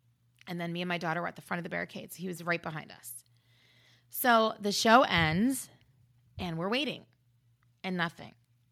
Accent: Florida, United States; I'm not properly prepared for this because I'm from Florida and there's not enough clothes to keep me warm.

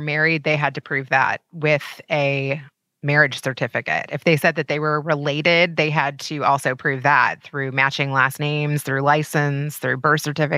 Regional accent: Kentucky, United States; And so, yeah, so I'm from Kentucky.

